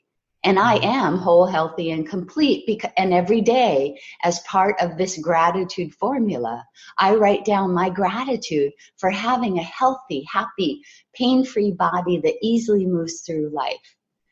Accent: Hawaii, United States; And I was raised in Hawaii, and I'm fair.

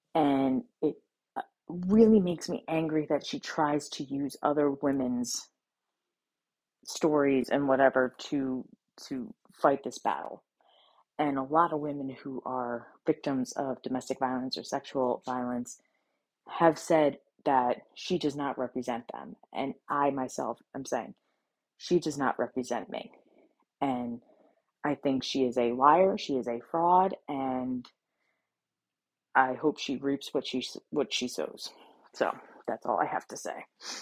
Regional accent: United States; I have the right to, as an American, to talk about what happened to me, to my own truth and my story.

